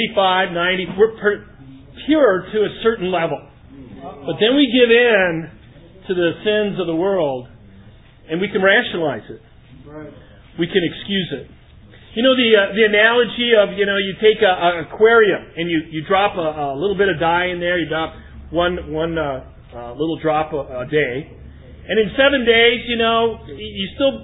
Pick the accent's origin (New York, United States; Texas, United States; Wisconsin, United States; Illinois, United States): Wisconsin, United States; Madison; don't know me … I came from Madison, Wisconsin. My wife and family moved here to be a part of this awesome group.